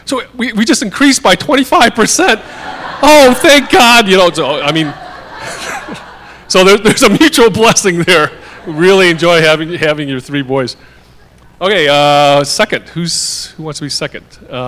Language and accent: English; Michigan, United States; Brian is from Illinois, so we made an immediate Midwest connection there because I'm from Michigan.